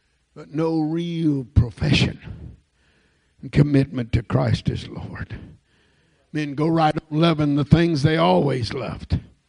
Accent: United States; born there; I'm an American, and I'm glad I was born in America.

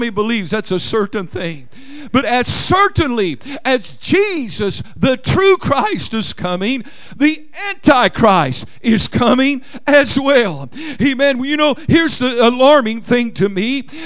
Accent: Oklahoma, United States; And I don't know if you've paid much attention to it, but in Oklahoma, my home state, there has been a controversy of late.

